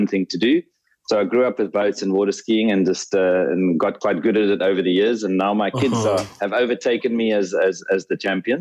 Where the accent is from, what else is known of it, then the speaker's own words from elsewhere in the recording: South Africa; I think that as a South African that really wanted to stay in the country and make a difference